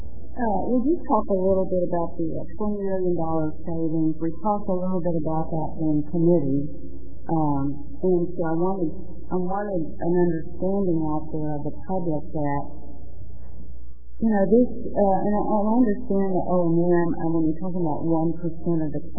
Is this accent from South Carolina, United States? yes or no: no; Dallas, Texas, United States; I was born and raised here in Dallas